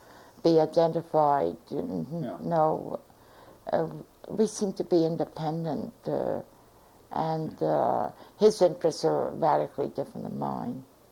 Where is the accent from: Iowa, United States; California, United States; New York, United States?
New York, United States; Well, I was born in New York in 1914, October 14, and... In Manhattan? In Manhattan. My parents came from Poland, Russia, part of a twin brother. And we lived in Manhattan most of our lives